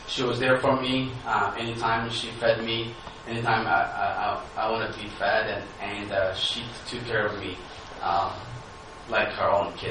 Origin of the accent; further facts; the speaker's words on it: Ethiopia; I was born with goats and sheep, but I wasn't born, except I was born in Middle Ethiopia, where Jesus was born in Bethlehem.